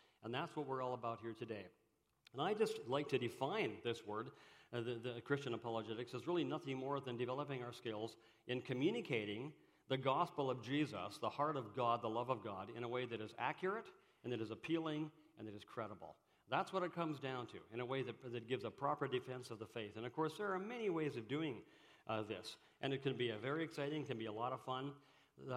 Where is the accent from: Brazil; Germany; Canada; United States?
Canada; Abbotsford, British Columbia; I'm from Abbotsford, B.C. It's where we live.